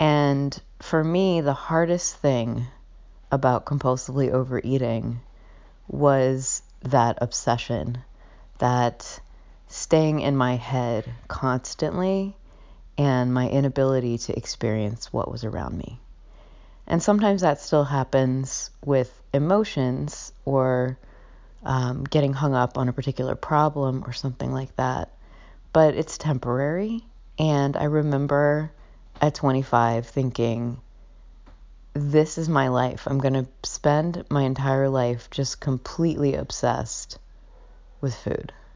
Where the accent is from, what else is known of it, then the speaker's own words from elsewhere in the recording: New Orleans, Louisiana, United States; moved away as an adult; now in New York City, United States; I am from New Orleans and I went to college in New Orleans, so the first time I was away from home was when I graduated from college and moved to New York.